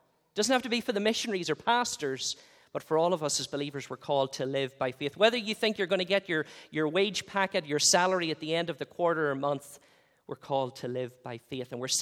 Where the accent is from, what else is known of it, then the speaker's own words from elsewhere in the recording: Northern Ireland, United Kingdom; We grew up in a dairy farm. I grew up in County Tyrone.